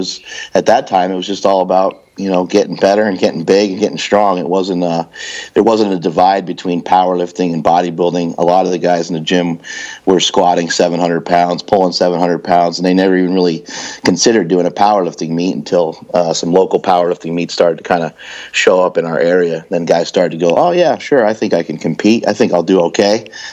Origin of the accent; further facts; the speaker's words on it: East Coast, United States; perhaps it's because they're West Coast guys. I grew up on the East Coast.